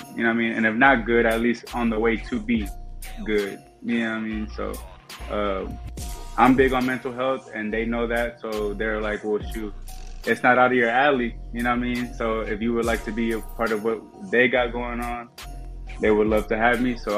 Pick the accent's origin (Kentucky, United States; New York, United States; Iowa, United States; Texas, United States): Texas, United States; San Antonio; And I'm a dancer from San Antonio, Texas.